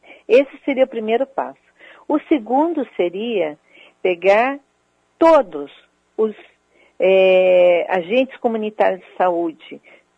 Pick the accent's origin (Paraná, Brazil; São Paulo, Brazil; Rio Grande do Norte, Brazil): Paraná, Brazil; Maringá; Bom, eu nasci em Maringá. Eu morei na rua, na época, era Angostura, eu acho, que agora é Arthur Thomas.